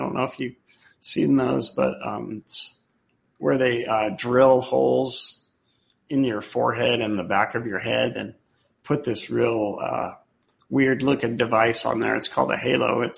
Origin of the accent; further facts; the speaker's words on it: Colorado, United States; So I'm from Colorado, and they flew me back on a medical jet.